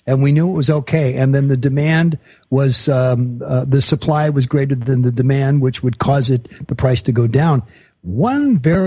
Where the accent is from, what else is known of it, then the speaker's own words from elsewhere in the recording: Los Angeles, California, United States; I was brought up in Los Angeles.